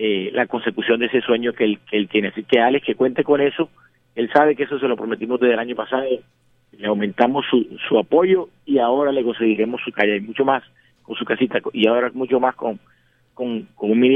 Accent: Barranquilla, Atlántico, Colombia; feliz como todo barranquillero, feliz como todo colombiano

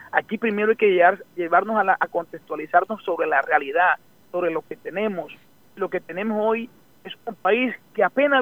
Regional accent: Colombia; Eso es una forma irresponsable de un senador representante de nosotros como colombianos

